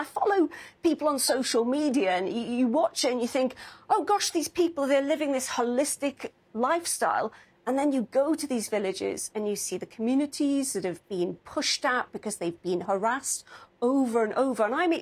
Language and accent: English; United Kingdom; now in United States?; I'm from the United Kingdom, you're from the US